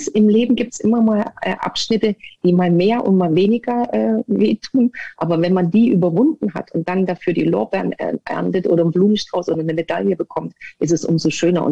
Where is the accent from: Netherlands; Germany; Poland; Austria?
Germany; Sömmerda, Thuringia; born there; also born or lived in Erfurt; Ich bin geboren in Sommerda und war in Erfurt an der Sportschule.